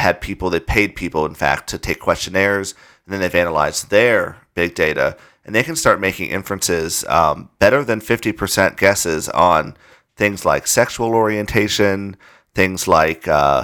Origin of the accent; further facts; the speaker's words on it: Arizona, United States; Like, I remember growing up in Arizona, they built the University of Phoenix Stadium